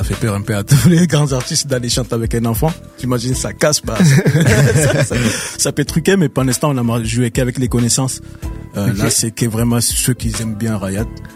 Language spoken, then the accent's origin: French; Clichy, Île-de-France, France; moi, je suis pas de Sevran à la base, je suis de Clichy.